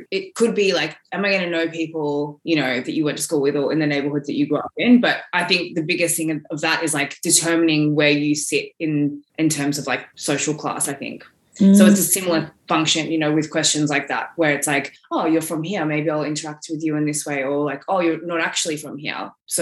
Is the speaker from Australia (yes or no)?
yes; St Kilda, Victoria, Australia; I grew up in St. Kilda and Elwood and all those suburbs that are, you know, very affluent, very inner city.